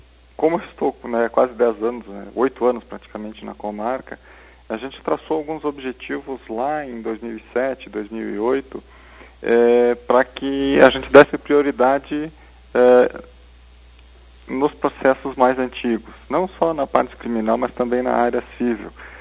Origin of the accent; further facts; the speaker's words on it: Santa Catarina, Brazil; born there; moved away as an adult; Eu sou catarinense de nascimento e vim para o Rio Grande do Sul em razão do concurso, quando aprovado.